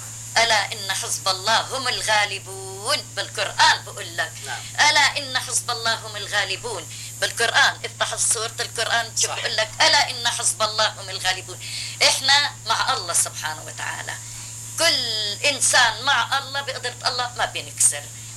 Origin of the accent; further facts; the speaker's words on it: South Governorate, Lebanon; ما انا بنت الجنوب وبعرف كله مع الفلسطينية